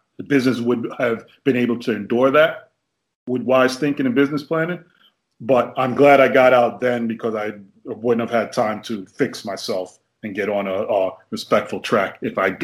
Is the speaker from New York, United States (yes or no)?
yes; Bronx, New York, United States; I was born in the Bronx and grew up and came through.